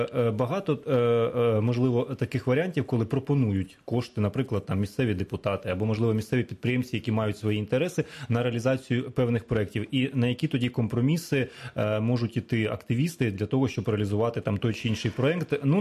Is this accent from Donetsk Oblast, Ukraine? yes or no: no; Bila Tserkva, Kyiv Oblast, Ukraine; в моєму рідному місті в Білій Церкві